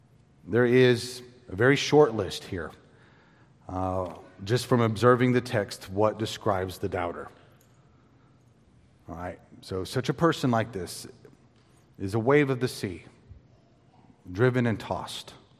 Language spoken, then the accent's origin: English; Texas, United States; Now, I grew up in the Texas Panhandle, and it is windy in the Texas Panhandle.